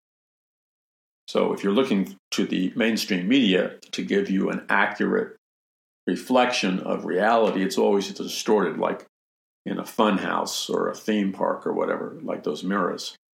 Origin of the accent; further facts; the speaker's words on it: New York City, New York, United States; I grew up in an apartment building with an elevator. I mean, I grew up in New York City. Elevators were everywhere.